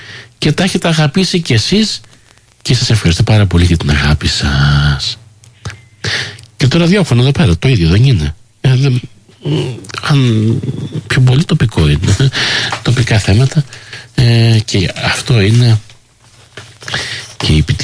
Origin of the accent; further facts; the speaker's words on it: Canada; Εδώ είναι η χώρα μου, εδώ είναι η πατρίδα μου. Θεωρούμε Καναδός ελληνικής καταγωγής, Έλληνες της Διασποράς, γιατί οι γονείς μου ήταν από την Ελλάδα.